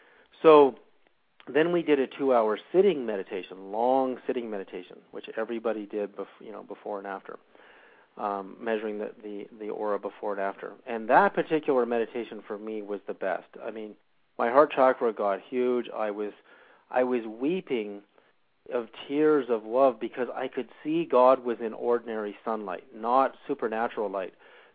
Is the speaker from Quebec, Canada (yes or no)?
no; Vancouver, British Columbia, Canada; when I was living and growing up in Vancouver, British Columbia